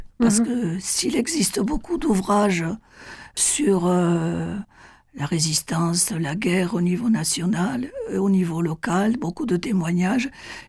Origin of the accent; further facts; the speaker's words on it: Couflens, Occitanie, France; moi, je suis originaire du Couseran, du village de Salo, commune de Couflens